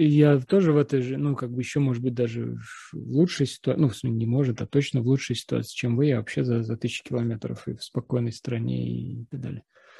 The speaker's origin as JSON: {"language": "Russian", "country": "Russia", "said": "Вот я россиянин, вы украинка."}